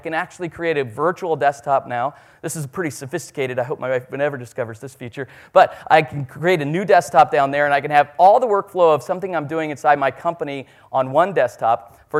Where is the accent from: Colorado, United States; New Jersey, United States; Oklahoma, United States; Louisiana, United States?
Colorado, United States; Denver; oh sorry, I'm from Denver. DIA is our airport.